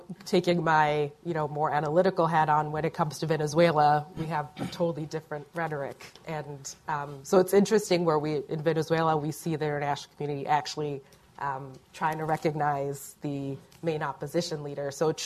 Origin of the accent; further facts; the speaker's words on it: United States; And especially also being American, as a country that touts, wanting to stand for democracy and justice.